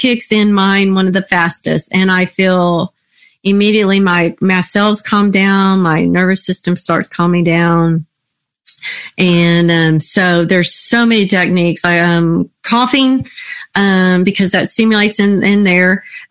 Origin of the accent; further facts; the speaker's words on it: Texas, United States; I'm from Texas.